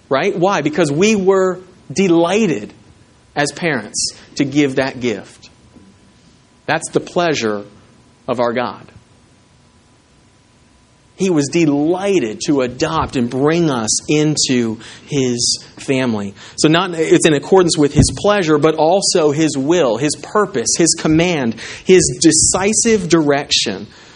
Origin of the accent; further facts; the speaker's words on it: Florida, United States; we moved to Florida, and I grew up in Florida, and if you know anything about March in Florida, spring training baseball is there.